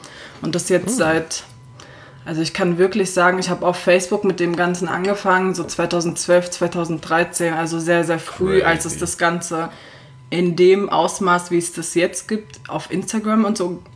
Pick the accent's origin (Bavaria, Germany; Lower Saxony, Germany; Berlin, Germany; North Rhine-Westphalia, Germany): Berlin, Germany; Ja, also ich komme im Ursprung aus Berlin, aus der wunderschönsten Stadt der Welt.